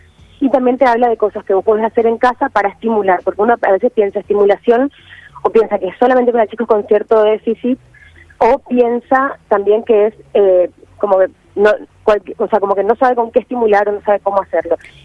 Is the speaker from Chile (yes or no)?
no; Paraguay; accent: mixed; also born or lived in Buenos Aires, Argentina; No, yo soy de acá, soy de Buenos Aires, pero viví toda mi vida en Paraguay.